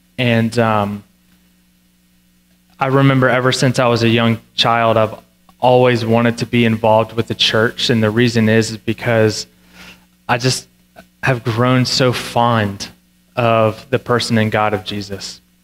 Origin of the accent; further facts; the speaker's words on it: Virginia, United States; And my wife and I grew up in Virginia. I grew up in Central Virginia. She grew up in Southern Virginia.